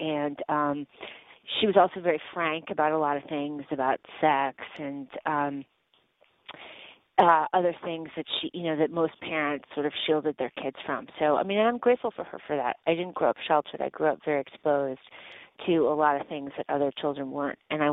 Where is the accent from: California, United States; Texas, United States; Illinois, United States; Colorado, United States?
Illinois, United States; Chicago; Sure. I grew up in Chicago in the 70s, 80s, and I knew I always wanted to be a writer.